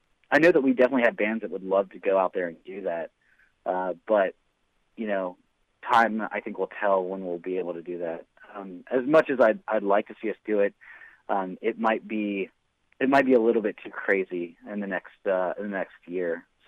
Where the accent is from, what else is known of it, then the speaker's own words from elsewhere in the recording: West Virginia, United States; here we are, we're from West Virginia, and there's a lot of talent here.